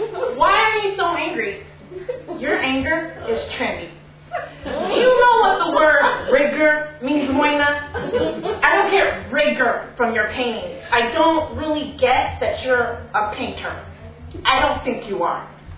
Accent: Nuku'alofa, Tongatapu, Tonga; born there; I was born in Nuku'alofa Tonga, which is part of the Polynesian Islands in the Pacific Ocean.

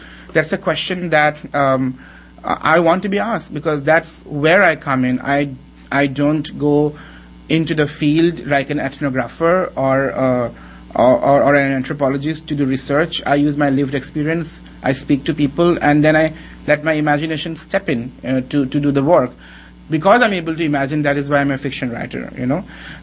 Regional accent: Guwahati, Assam, India; I grew up in the All India Radio campus where everybody was from all over the country. We spoke in English and Hindi and Assamese and Bengali.

